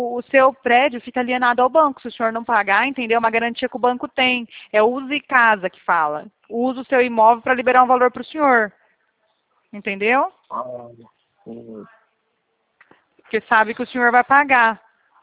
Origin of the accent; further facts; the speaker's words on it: Bebedouro, São Paulo, Brazil; Eu não sou de Salvador, não, seu Otávio. Eu sou de São Paulo. Bebedouro